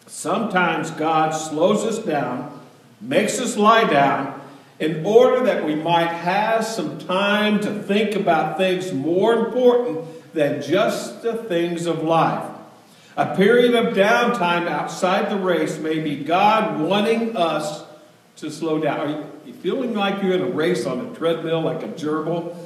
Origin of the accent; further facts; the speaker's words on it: Texas, United States; And see, I grew up in Texas, South Texas, where it was just as hot as blazes.